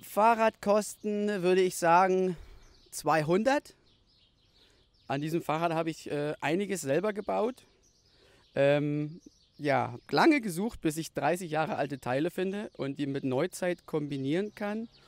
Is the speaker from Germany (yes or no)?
yes; Flensburg, Schleswig-Holstein, Germany; Ja, hallo … Ich komme aus Flensburg.